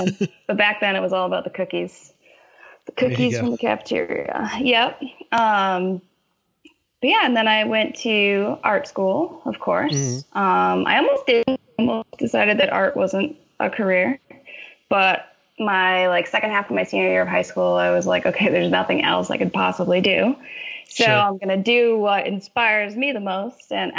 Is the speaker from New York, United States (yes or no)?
no; Connecticut, United States; I am from Central Connecticut.